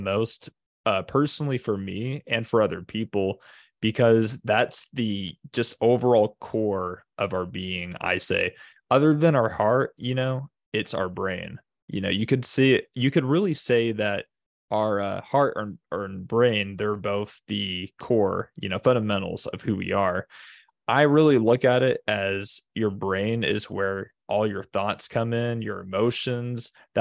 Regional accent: Toledo, Ohio, United States; Yes, I am from initially Ohio.

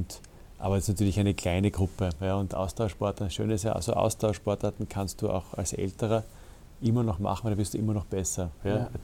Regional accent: Carinthia, Austria; als Österreicher, als Kärntner.

